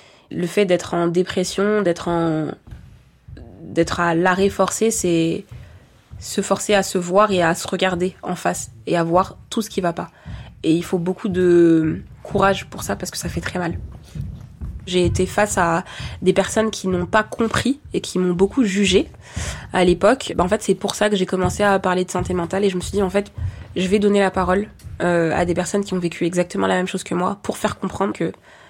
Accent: Valence, Auvergne-Rhône-Alpes, France; also born or lived in Isère; Moi, je suis née à Valence, dans la Drôme. J'ai vécu mes premières années de vie. Puis ensuite, j'ai déménagé du coup en Isère.

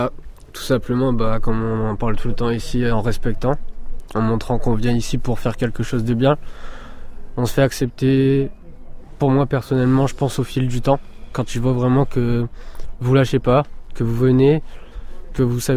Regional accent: Hauts-de-France, France; born there; Je suis né en Pas-de-Calais, des Ardennes françaises.

